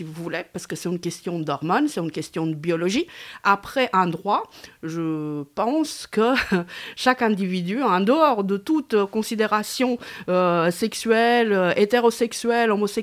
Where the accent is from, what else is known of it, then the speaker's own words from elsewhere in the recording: Romania; French is a second language; moved away as an adult; now in France; moi, je suis originaire de Roumanie. Mmh. Je suis née là-bas et j'ai vécu une vingtaine d'années en Roumanie, dont la moitié de ces 20 ans, c'est-à-dire 10 ans, sous le régime communiste de Ceaușescu